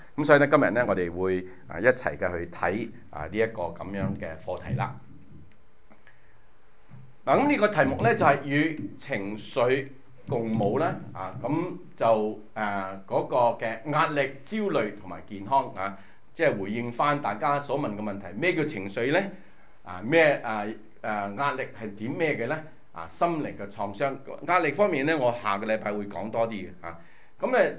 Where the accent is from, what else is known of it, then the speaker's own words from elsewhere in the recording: China; 我哋一個中國人喺一個主要係西人嘅社會裏邊工作。